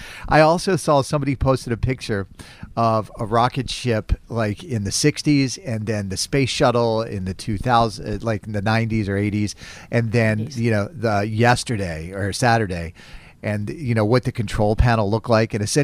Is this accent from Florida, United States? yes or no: yes; Florida, United States; growing up in Florida, and I can remember as even a high school student